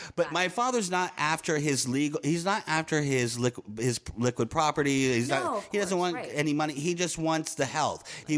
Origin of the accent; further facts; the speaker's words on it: New Orleans, Louisiana, United States; I'm from New Orleans in the New Orleans area.